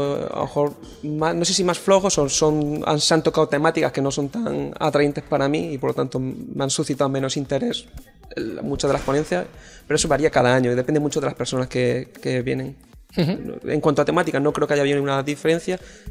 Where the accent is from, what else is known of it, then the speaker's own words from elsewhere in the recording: Almería, Andalusia, Spain; moved away as an adult; also born or lived in Madrid / Seville / Salamanca; now in Galicia, Spain; yo soy de Almería originario, pero llevo ya los últimos 8 años viviendo en Galicia. Antes de eso he estado viviendo en diferentes sitios, en Madrid, en Sevilla, en Salamanca